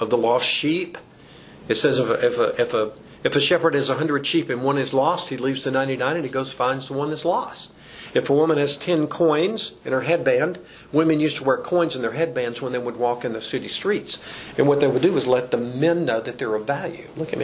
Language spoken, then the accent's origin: English; Gadsden, Alabama, United States; There's a famous waterfall in my hometown, Gadsden, Alabama, called Nocalola Falls.